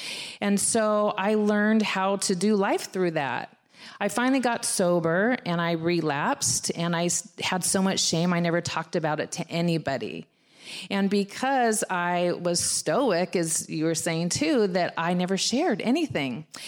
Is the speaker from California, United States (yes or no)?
yes; California, United States; I'm from Southern California. I didn't know. I've never been to Newark Airport.